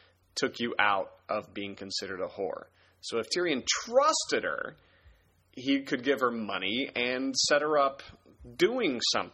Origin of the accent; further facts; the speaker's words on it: Kansas, United States; Well, but, you know, I'm from Kansas.